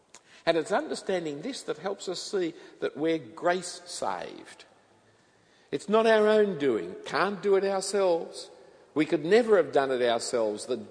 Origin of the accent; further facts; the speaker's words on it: Australia; born there; there's no real authentic sign of being an Australian. We are because we were born here or because we've received citizenship papers.